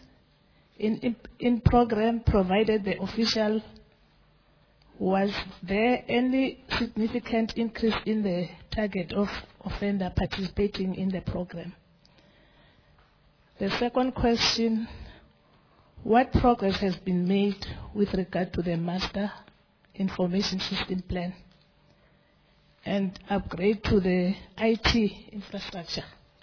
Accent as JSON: {"language": "English", "region": "Mpumalanga", "country": "South Africa", "said": "I didn't hear a commissioner from LNM. It means that I'm not represented here. Because I'm from Mpumalanga, but no representation."}